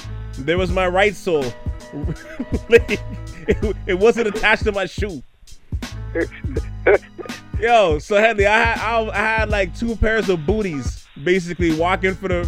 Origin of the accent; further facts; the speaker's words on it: Quebec, Canada; But for us, being that we're from the South Shore, we had two stores. We had Yellows and we had the Pit.